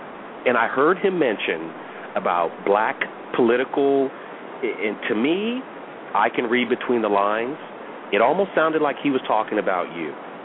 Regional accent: St. Paul, Minnesota, United States; a lot of people know I'm from Minnesota, and I have a lot of connections from Minnesota.

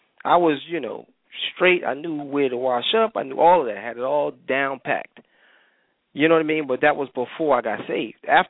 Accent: New York, United States; See, for me, it's dangerous only because growing up in New York, we had to go.

